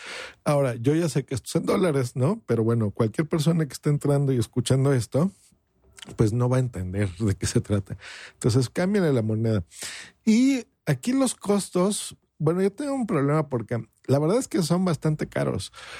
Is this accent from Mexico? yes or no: yes; Mexico; aquí en mi país, hablo por México.